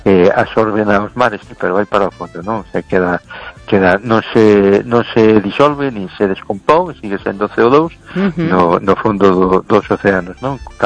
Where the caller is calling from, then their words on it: A Coruña, Galicia, Spain; de Coruña. ¿Qué tal estamos?